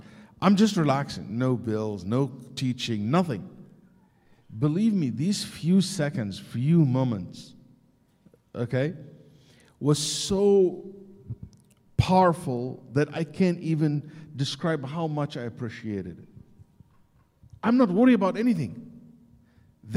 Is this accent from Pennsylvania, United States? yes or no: no; Houston, Texas, United States; I forgot that I'm from Houston.